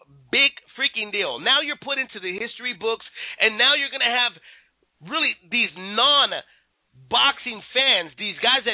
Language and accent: English; San Jose, California, United States; born and raised in San Jose, and I always try to support anybody that's from the Bay Area.